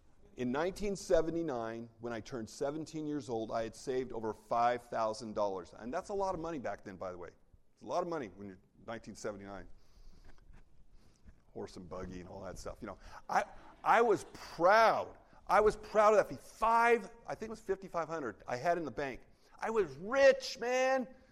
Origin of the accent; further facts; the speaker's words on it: California, United States; When I was 15 years old, growing up in California, I got my first bona fide job as a busboy in a restaurant.